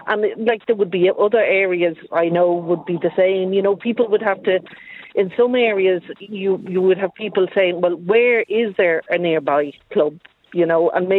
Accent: Leinster, Ireland; I'm from a county, I'm from Meath

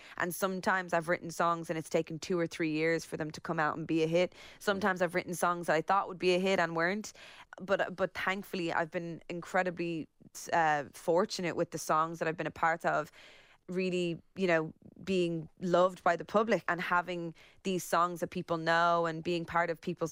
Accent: Ulster, Ireland; I am just from Donegal

